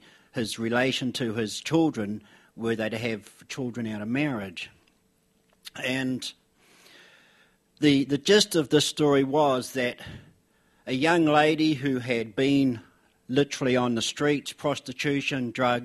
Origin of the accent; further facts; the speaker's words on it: New Zealand; I mean, they call the South Island the mainland, but we come from New Zealand.